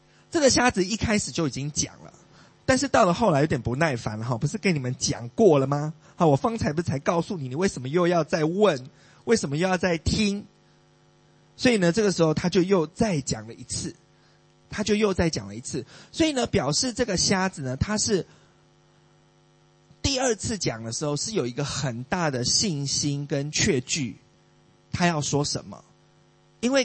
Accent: Taiwan; 这是我们台湾人才会做的事情啊

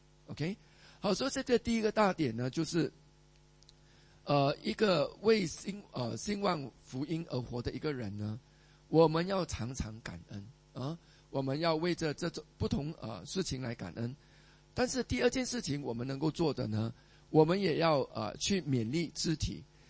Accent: Singapore; 所以对我们新加坡人来讲呢，其实我们很难想象啊

